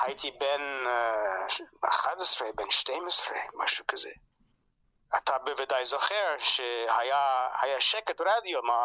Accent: Toronto, Ontario, Canada; first language English; Hebrew is a second language; moved away as an adult; also born or lived in France; now in Israel; אני קנדי אנגלי מטורונטו. שפת האם שלי זה אנגלית, וכל ימי חיי דיברתי רק אנגלית ואחר כך עברית. לא, אני גרתי בצרפת 16 שנה. ובזכות השנים האלה אני מדבר צרפתית.

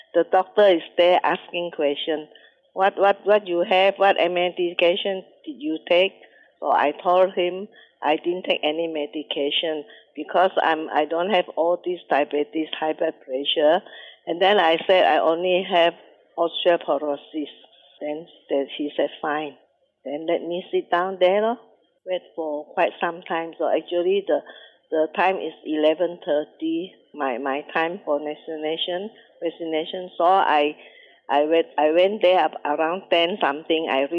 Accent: Kuching, Sarawak, Malaysia; also born or lived in Brunei; I'm from Kuching. Previously, from Brunei. But now, I'm back to Kuching for more than 30 years. I'm 83 now.

